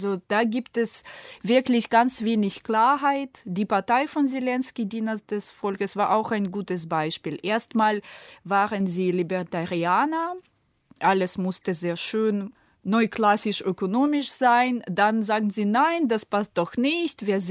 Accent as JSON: {"language": "German", "country": "Ukraine", "said": "ist das jetzt nicht ein bisschen arrogant, mir als Ukrainerin das zu erzählen?"}